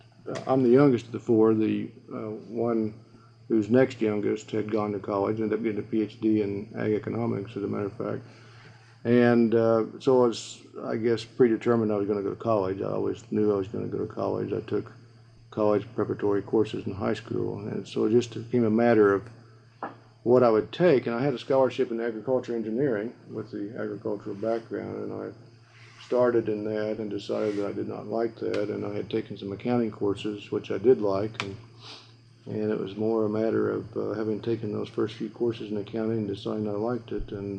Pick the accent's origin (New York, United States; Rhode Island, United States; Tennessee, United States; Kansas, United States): Kansas, United States; Beloit; born there; B-E-L-O-I-T, just like Beloit, Wisconsin, which is better known. It's a small town, about 4,000 or 5,000 people in north central Kansas.